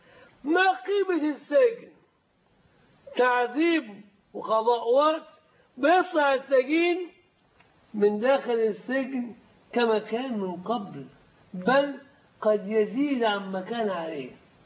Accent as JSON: {"language": "Arabic", "country": "Egypt", "said": "والله البلاد كانت عندنا في مصر بالذات كلها كانت أمن وأمان"}